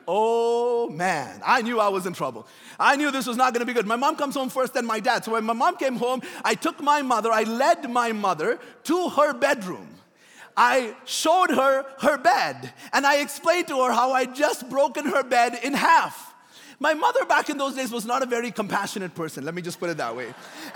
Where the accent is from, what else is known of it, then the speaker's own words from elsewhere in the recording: Bahrain; When we were like, I don't know, growing up in Bahrain